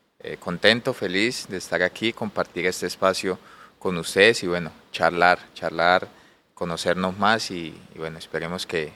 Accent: Santander, Cantabria, Spain; Real Santander fue un equipo de la tierra, de la casa, de donde soy yo

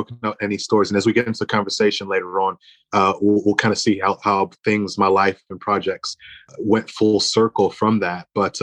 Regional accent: Illinois, United States; also born or lived in Chicago, United States; I was born in Chicago and spent the first kind of 21 years of my life living in the Midwest of the United States of America. I like to tell people growing up in the cornfields of central Illinois.

